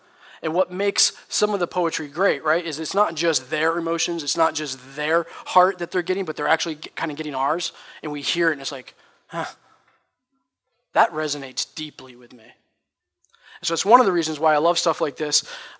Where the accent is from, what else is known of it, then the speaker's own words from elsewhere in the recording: New York, United States; Like, I'm from Schoharie Valley, right? Like, I'm a simple guy. It's God's country